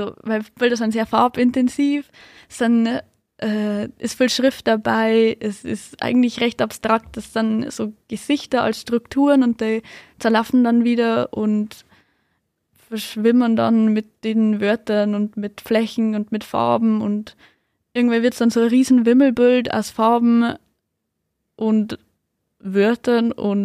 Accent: Mitterteich, Bavaria, Germany; Also ich komme aus Mitterteich, da ist alles nur ein bisschen bäuerlicher, wenn man so will.

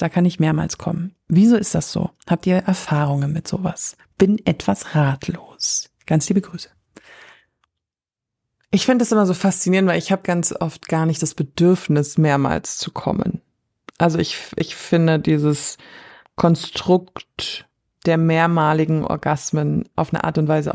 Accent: Munich, Bavaria, Germany; wir beide tatsächlich gebürtige Münchnerinnen sind, was nicht so gängig ist oft in der Stadt.

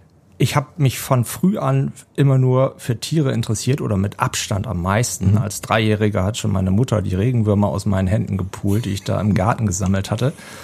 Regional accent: Osnabrück, Lower Saxony, Germany; ich komme ja auch aus Osnabrück

